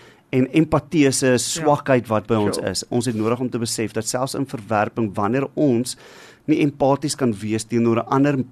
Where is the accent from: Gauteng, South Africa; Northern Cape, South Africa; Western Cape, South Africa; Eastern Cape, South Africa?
Gauteng, South Africa; want ek kom ons nou van Gauteng af.